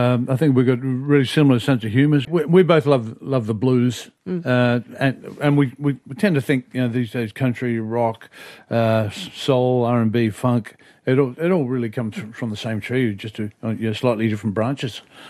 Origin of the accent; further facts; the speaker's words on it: Alice Springs, Northern Territory, Australia; because I was born and raised in Alice Springs.